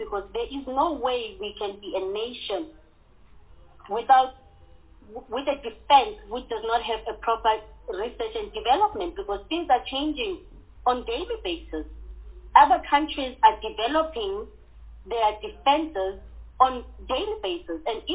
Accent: South Africa; It is worrying as a South African

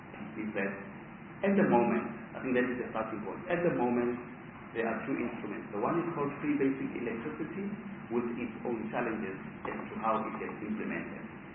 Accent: Pretoria, Gauteng, South Africa; I come from Pretoria.

